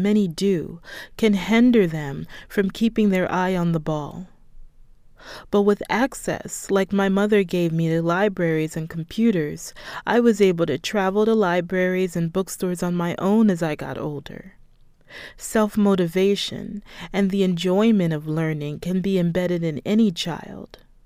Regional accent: Baltimore, Maryland, United States; I came back to my hometown of Baltimore in 2015 after the Baltimore uprising.

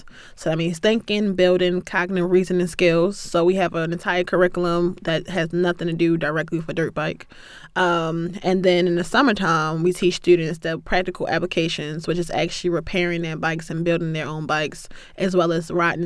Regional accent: Baltimore, Maryland, United States; For me, I'm from Baltimore. So my sound of summer is a dirt bike.

